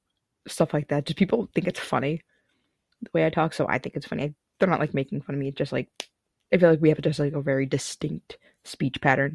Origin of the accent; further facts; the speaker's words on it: Massachusetts, United States; I'm not particularly feel one way or another about it, but I like being from Massachusetts. I like where I live.